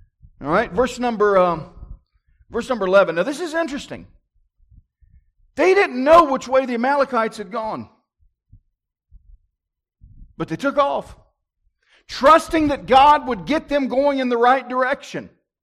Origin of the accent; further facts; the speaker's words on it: Petersburg, Virginia, United States; I grew up in Petersburg, Virginia.